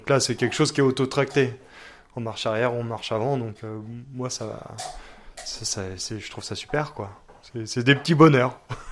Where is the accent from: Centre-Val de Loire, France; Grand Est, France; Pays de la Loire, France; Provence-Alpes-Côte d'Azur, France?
Pays de la Loire, France; Angers; Moi, je viens d'Angers à la base, j'ai fait un BTS à viticulture œnologie à Saumur et je suis arrivé au Pic Saint-Loup après mon BTS, donc à 22 ans.